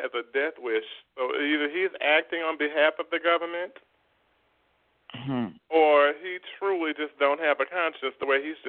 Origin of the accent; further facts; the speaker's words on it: New Orleans, Louisiana, United States; I'm from the South myself. I'm from New Orleans. Yes, I am.